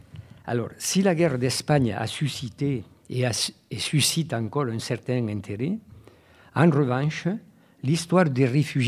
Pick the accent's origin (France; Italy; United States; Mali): France; Toulouse, Occitanie; now in Paris, France; moi je suis parisien depuis 40 ans, mais j'ai vécu ma jeunesse à Toulouse essentiellement, mais je suis quand même parisien depuis très longtemps, mais comme j'ai des attaches très profondes à Toulouse, je fais un peu l'essuie-glace entre Paris et Toulouse.